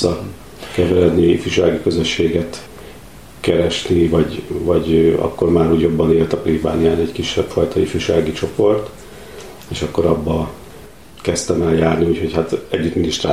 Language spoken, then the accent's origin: Hungarian; Rákoscsaba, Budapest, Hungary; born there; Én születtem Rákos Csabára